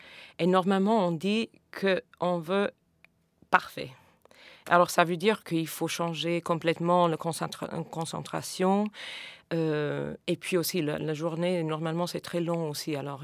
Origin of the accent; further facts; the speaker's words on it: United States; French is a second language; j'avais une grande collection de disques chez moi aux États-Unis